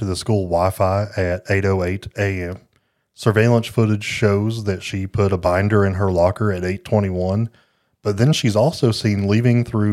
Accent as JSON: {"language": "English", "town": "Jellicoe", "region": "Ontario", "country": "Canada", "tie": "born or raised there", "said": "And I grew up in Jellicoe, which is maybe the whole school was smoking."}